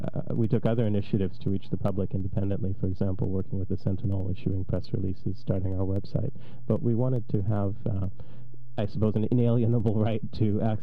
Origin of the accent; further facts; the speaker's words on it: Canada; I grew up in Canada, and I suppose had a greater level of confidence in civic institutions like the police.